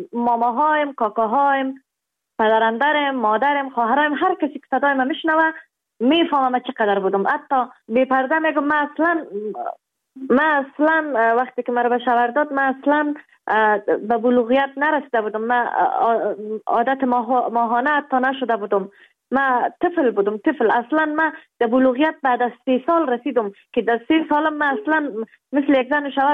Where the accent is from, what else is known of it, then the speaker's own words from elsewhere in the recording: Kabul, Afghanistan; also born or lived in Baghlan; در افغانستان در ولایت بغلان در دنیا آمدیم. جاغری بود، از اونجا آمدیم کابل. 6 ساله بودم، مکتب شامل شدم